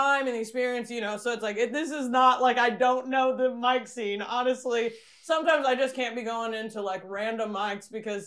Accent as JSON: {"language": "English", "region": "Indiana", "country": "United States"}